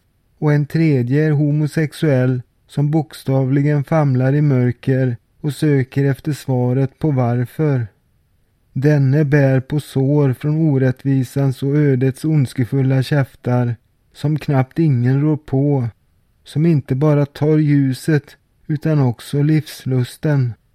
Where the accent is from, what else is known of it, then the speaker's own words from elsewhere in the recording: Alingsås, Västra Götaland County, Sweden; also born or lived in Borås / Skövde / Vänersborg; jag föddes på BB i Borås den 25 april 1966. Sedan växte jag upp i idylliska vackra trästan Alingsås i västra Sverige. I mitt vuxna liv har jag också bott flera år i Skövde, Borås och Vänersborg.